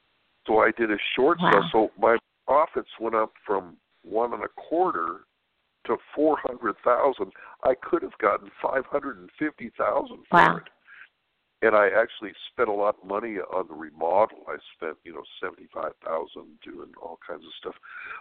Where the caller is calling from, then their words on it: California, United States; from California.